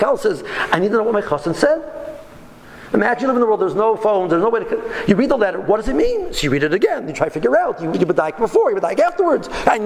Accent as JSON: {"language": "English", "town": "Silver Spring", "region": "Maryland", "country": "United States", "said": "So I'm from Silver Spring, you know."}